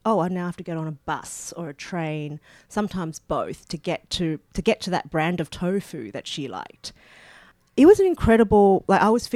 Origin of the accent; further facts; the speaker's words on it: Sydney, New South Wales, Australia; born there; I was born in Australia.